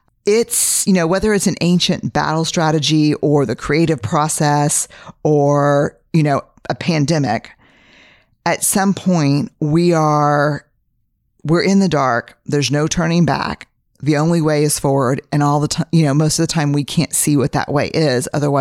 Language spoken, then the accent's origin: English; Texas, United States; I'm a Texan, fifth generation.